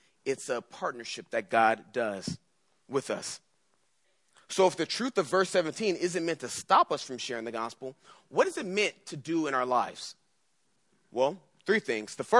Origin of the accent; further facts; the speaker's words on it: San Diego, California, United States; Most of you know I grew up in San Diego. Went to high school right in the middle, right by San Diego State